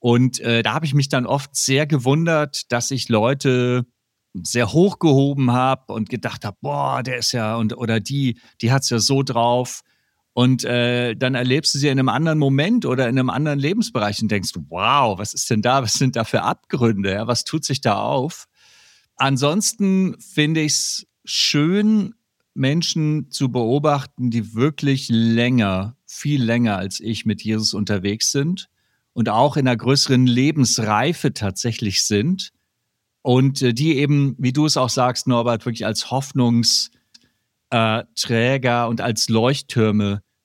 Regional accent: Hamburg, Germany; aus Hamburg

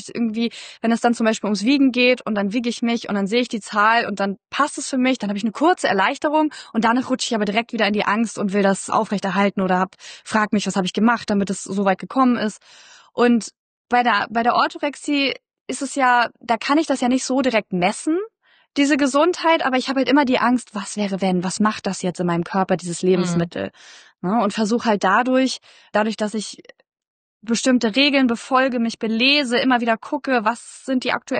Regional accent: Germany; ich bin 34 Jahre alt, ich komme aus der Nähe von Hamburg

